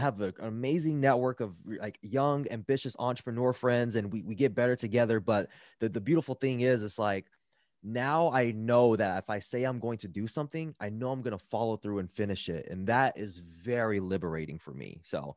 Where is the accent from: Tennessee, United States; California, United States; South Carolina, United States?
California, United States; Los Angeles; When I was growing up in East LA, I remember I was on the playground.